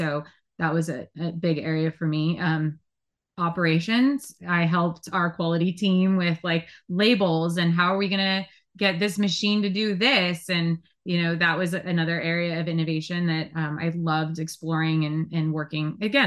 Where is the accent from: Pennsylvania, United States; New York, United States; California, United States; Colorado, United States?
California, United States; So because I was from the Silicon Valley and Apple Computer was literally born like less than a couple miles from my parents' house, I had a lot of computer experience as compared to my peers.